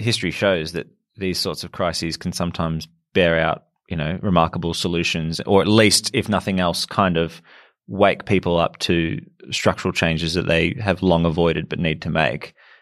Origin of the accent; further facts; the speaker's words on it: Australia; it does strike me as an Australian, and I'm sure it strikes many Australians